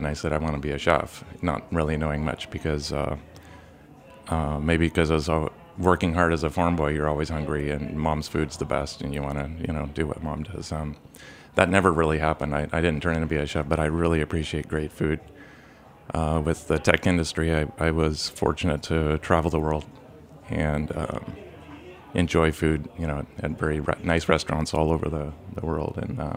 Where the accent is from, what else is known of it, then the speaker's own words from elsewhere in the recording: Nebraska, United States; I grew up in Nebraska also, so I did what most young boys and girls do in Nebraska is go to University of Nebraska.